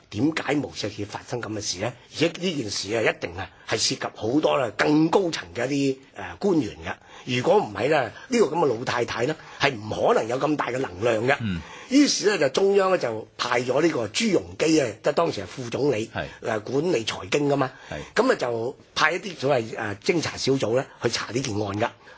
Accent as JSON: {"language": "Cantonese", "country": "Hong Kong", "said": "咁呢種我哋香港人叫做義會啊嘛"}